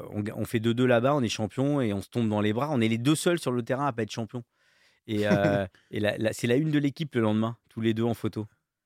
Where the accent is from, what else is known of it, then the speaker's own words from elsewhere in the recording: Le Havre, Normandy, France; Moi, je viens du Havre, où je viens d'un quartier. Je suis né au Havre, je suis formé au Havre, je suis allé au lycée au Havre. Et quand je joue au Havre, moi, je suis un gars du Havre, quoi.